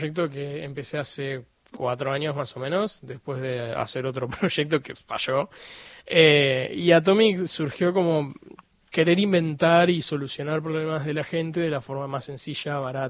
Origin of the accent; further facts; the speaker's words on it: Buenos Aires, Argentina; nosotros somos de Pompeya